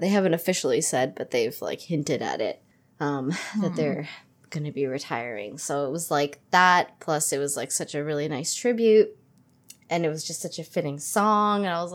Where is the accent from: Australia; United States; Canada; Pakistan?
Canada; I'm Canadian.